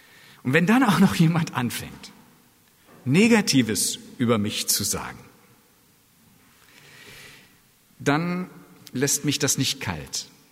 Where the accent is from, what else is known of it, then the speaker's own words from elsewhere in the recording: Germany; Ich bin Deutscher. Ich lebe in einem Land, in dem Friede und Wohlstand herrscht.